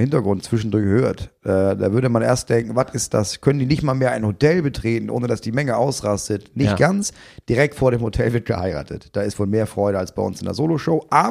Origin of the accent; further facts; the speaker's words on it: Cologne, North Rhine-Westphalia, Germany; Das ist ein Sprichwort bei uns in Köln.